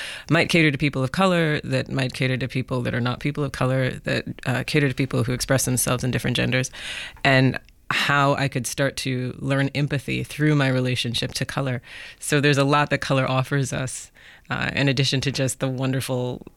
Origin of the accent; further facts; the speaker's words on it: Lexington, Kentucky, United States; I grew up in Lexington, Kentucky.